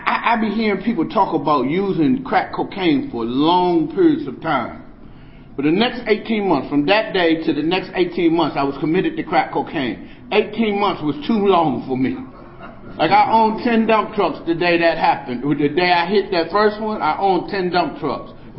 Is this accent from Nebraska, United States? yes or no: no; Washington, District of Columbia, United States; when I was growing up in Southeast Washington, D.C., and the early 70s